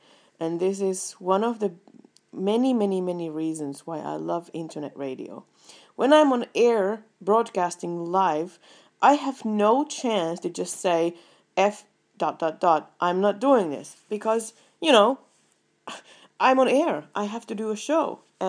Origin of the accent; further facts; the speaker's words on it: Finland; first language Finnish; English is a second language; I am from Finland, and Finnish is my first language.